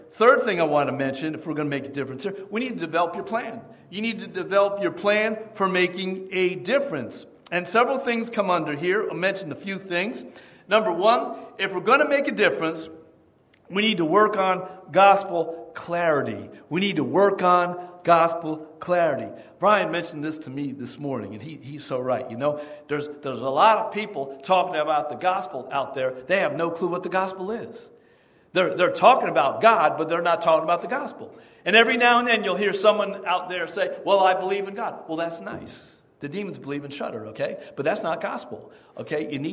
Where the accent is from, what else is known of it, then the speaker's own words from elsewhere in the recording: Piscataway, New Jersey, United States; Growing up in Piscataway, New Jersey, years ago